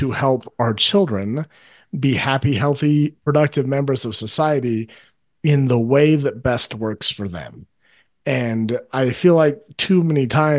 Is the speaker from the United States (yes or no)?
yes; United States; I'm not an English soccer player or actor. … from the US.